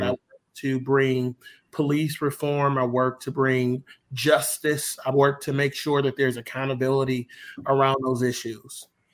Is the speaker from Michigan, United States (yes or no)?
yes; Detroit, Michigan, United States; now in Muskegon, United States; I am originally from the east side of the state. I grew up in Detroit, Michigan, and came to Muskegon in 2013 with my two beautiful daughters in tow.